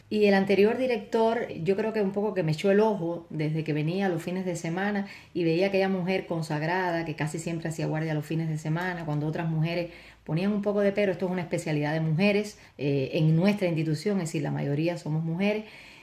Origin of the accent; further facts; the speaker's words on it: Majagua, Ciego de Ávila, Cuba; En mi pueblo, en mi adorado Majagua de Ciego de Ávila, que es de donde soy